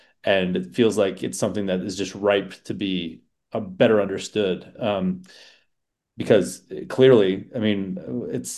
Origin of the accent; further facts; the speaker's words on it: Connecticut, United States; But like for me, I grew up in Connecticut, and like as much as I feel like I've become a pretty worldly, well-seasoned person, like there's still parts of Connecticut that definitely have taken hold